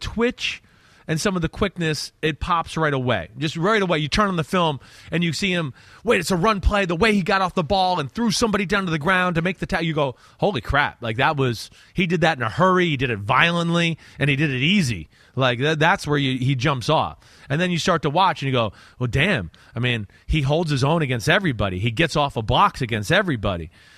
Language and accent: English; Newark, New Jersey, United States; I got a little experience with like the Greek names growing up in Newark, Jersey.